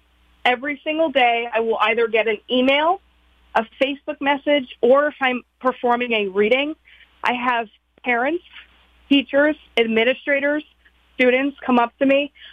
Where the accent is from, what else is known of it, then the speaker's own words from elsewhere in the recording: Wallingford, Connecticut, United States; So fortunately, because I have been a Wallingford resident my whole life, I grew up in the Wallingford public school system and things